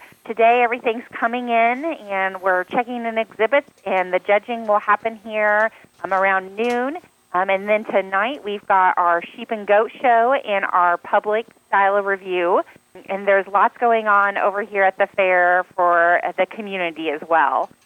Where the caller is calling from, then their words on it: Osage City, Kansas, United States; I'm calling from Osage City Fair this morning over at Osage City in our Osage County.